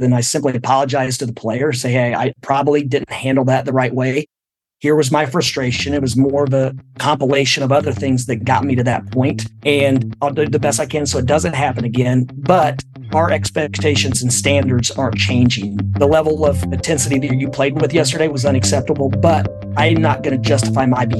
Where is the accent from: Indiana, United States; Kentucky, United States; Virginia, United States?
Indiana, United States; And it began when I grew up in Indiana and played for a great high school coach.